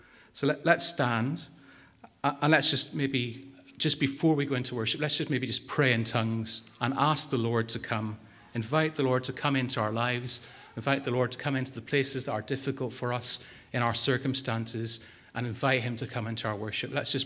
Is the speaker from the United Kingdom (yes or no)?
yes; Northern Ireland, United Kingdom; accent: Northern Irish; Sorry, that's my Northern Irish accent.